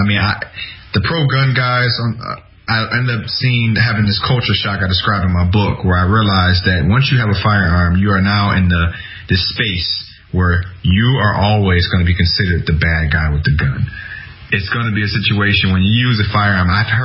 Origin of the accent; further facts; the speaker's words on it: Detroit, Michigan, United States; first of all, I'm from Detroit, and a lot of people in Detroit don't know any better.